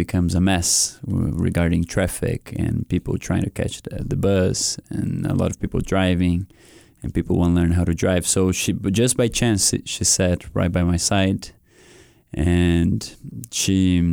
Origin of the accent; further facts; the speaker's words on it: Brazil; English is a second language; now in United States; of course you can hear my accent. I'm from Brazil, and I met my wife in Brazil.